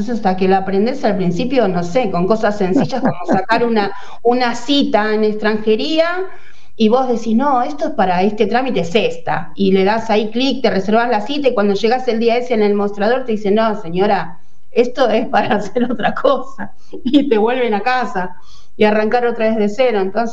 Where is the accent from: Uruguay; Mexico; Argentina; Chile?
Argentina; moved away; Nosotros, bueno, emigramos hace 7 años de Argentina y bueno, fue difícil como para cualquiera que se va de su país, ¿no?